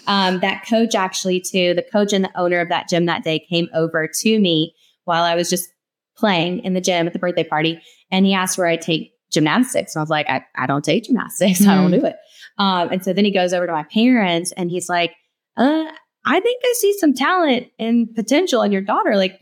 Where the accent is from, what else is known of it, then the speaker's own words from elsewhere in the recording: Baton Rouge, Louisiana, United States; and, you know, I'm from Baton Rouge. And so it was, just a little gym in Baton Rouge